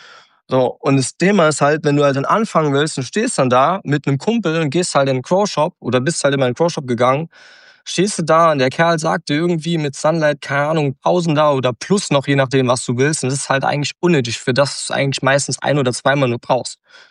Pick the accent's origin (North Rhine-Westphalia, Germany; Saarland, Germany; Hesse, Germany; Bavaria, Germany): Saarland, Germany; ich bin eigentlich gebürtig aus dem Saarland